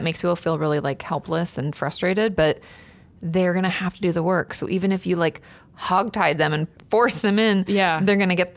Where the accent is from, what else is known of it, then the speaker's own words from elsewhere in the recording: Washington, United States; I'm from Washington State, so we're going back home.